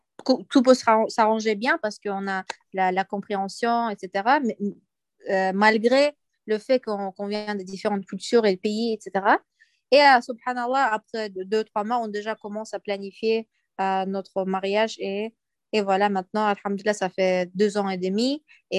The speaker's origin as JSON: {"language": "French", "country": "France", "said": "je dis, oui, voilà, je viens de France."}